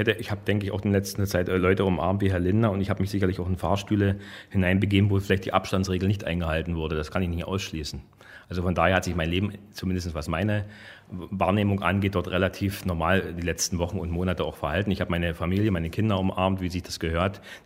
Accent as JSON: {"language": "German", "region": "East Germany", "country": "Germany", "tie": "born or raised there", "said": "Wissen Sie, ich bin in der DDR aufgewachsen."}